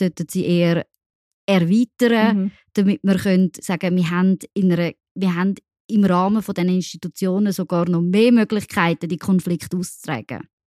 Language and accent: German; Switzerland; wir als Schweizer würden vertreten